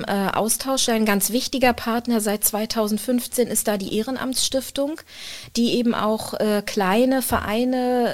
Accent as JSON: {"language": "German", "town": "Rostock", "region": "Mecklenburg-Vorpommern", "country": "Germany", "tie": "born there", "said": "ich bin ja in Rostock geboren"}